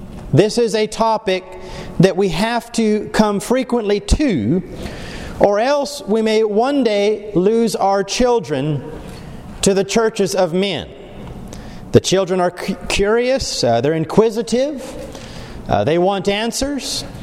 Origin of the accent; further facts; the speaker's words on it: Derby, Kansas, United States; I can distinctly recall when I was growing up in Derby, Kansas, just outside of Wichita.